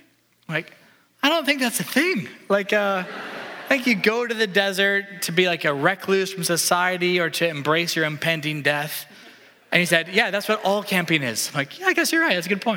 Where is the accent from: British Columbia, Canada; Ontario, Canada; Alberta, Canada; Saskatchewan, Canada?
Alberta, Canada; Calgary; I grew up in Calgary, which in Canada is right by the mountains.